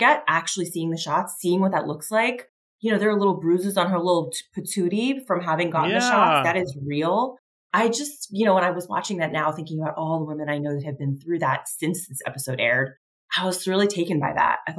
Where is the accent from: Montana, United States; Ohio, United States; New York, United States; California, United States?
New York, United States; Queens; We get married. I'm from Queens. This is what happens.